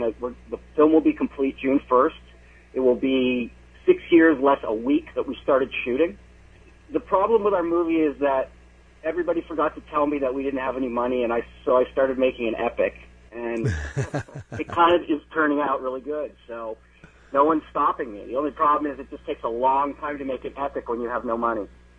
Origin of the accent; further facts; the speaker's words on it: Toronto, Ontario, Canada; like I said, I'm originally from Toronto